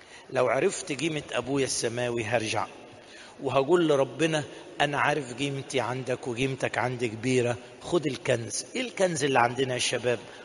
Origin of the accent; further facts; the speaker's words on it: Upper Egypt, Egypt; عندنا في الصعيد يقولوا يدق له الشبر